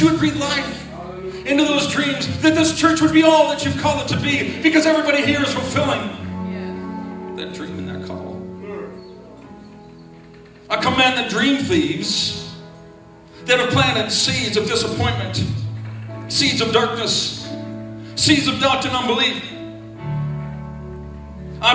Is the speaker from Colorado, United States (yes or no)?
yes; Denver, Colorado, United States; from Denver, Colorado. Although I'm not from Denver anymore.